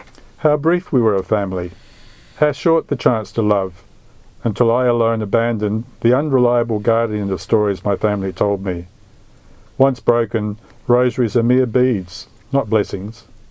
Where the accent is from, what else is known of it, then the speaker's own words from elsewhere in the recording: Murray Bridge, South Australia, Australia; my memory of growing up in Murray Bridge in South Australia as a child, and we never had television in those days